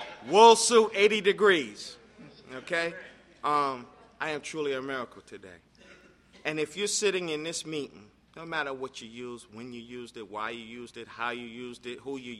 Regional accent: New York City, New York, United States; now in Atlanta, United States; I live in Atlanta now, but I'm from New York, born and raised.

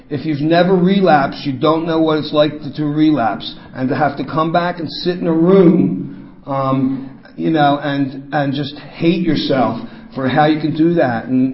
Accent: Philadelphia, Pennsylvania, United States; I'm from Philly and, and I have a ton of friends here from Jersey.

